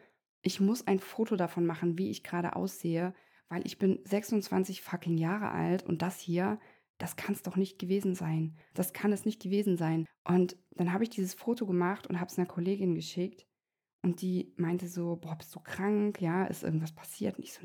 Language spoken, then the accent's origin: German; Saarland, Germany; im Saarland, wo ich herkomme